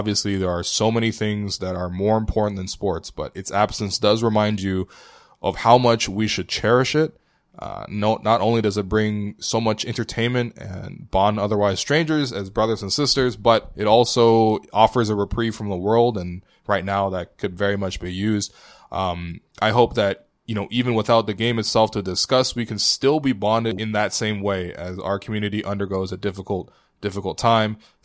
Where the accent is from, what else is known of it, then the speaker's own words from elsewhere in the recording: China; now in Toronto, Canada; The other two are in China, and by latest reports, my home country seems to be through the worst of it.